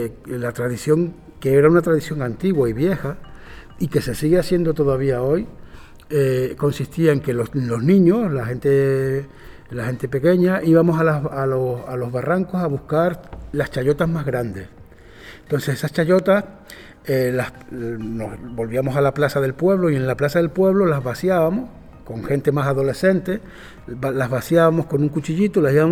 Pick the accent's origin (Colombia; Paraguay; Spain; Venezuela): Spain; San Andrés y Sauces, Canary Islands; yo soy del municipio de San Andrés y Sauce, concretamente del barrio de San Andrés, que es el casco histórico del pueblo, ¿no? Donde se fundó el pueblo. Y está en la costa, ¿no? Cerca del mar.